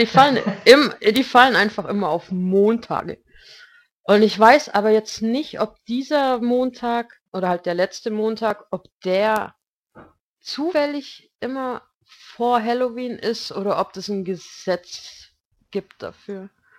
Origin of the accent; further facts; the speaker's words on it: Baden-Württemberg, Germany; now in North Rhine-Westphalia, Germany; Ja, ich komme ja ursprünglich aus Württemberg, da ist man ja auch sehr verwöhnt, was Feiertage angeht.